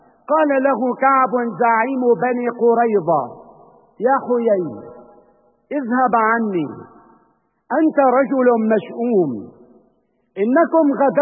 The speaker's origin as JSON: {"language": "Arabic", "country": "Syria", "said": "نحن كسوريين"}